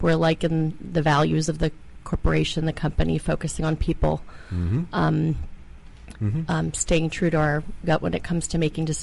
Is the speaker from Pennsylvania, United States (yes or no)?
yes; Pennsylvania, United States; I grew up in Pennsylvania, Lancaster County.